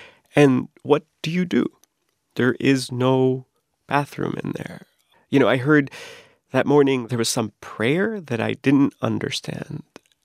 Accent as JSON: {"language": "English", "town": "Miami", "region": "Florida", "country": "United States", "tie": "born or raised there", "said": "I grew up in Miami, and that's a that's a sound you hear often."}